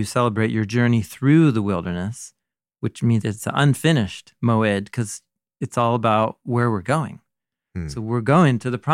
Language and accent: English; United States; I've always thought this interesting, you know, growing up in America